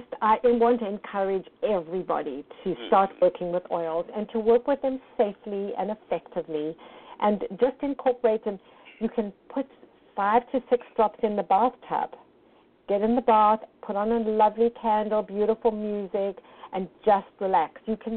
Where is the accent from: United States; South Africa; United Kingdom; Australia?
South Africa; It's the Afrikaans spelling of the word clinic, and I'm from South Africa.